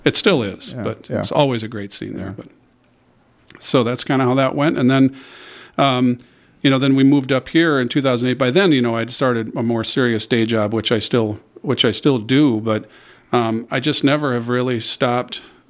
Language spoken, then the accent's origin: English; Fargo, North Dakota, United States; In Fargo, North Dakota.